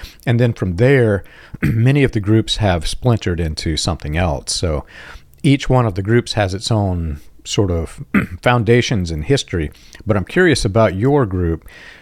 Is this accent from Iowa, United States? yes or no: no; Georgia, United States; a little bit south of Macon, Georgia, is where I claim as my home state, or home, where I was reared and raised.